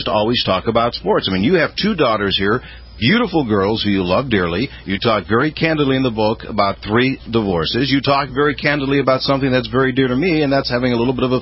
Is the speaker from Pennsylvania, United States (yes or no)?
yes; Pennsylvania, United States; I got to tell you, I'm from Pennsylvania, so I'm really kind of on top of things, what you did with the Steelers.